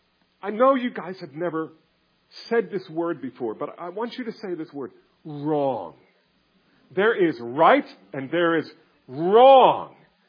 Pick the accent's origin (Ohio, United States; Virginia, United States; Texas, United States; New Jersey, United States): New Jersey, United States; When I was young, growing up in New Jersey, my friends and I labored hard at outdoing one another in filthy speech.